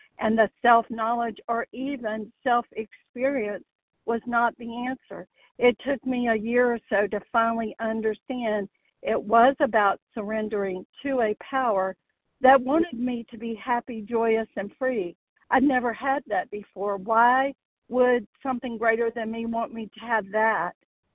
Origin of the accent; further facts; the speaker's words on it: North Carolina, United States; I am from the Blue Ridge Mountains of Western North Carolina.